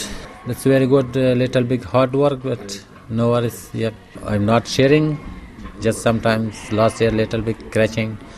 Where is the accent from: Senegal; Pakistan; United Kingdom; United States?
Pakistan; English is a second language; now in Australia; I come from Pakistan to Malaysia, Malaysia to Indonesia, and from Indonesia to by boat come to Christmas Island.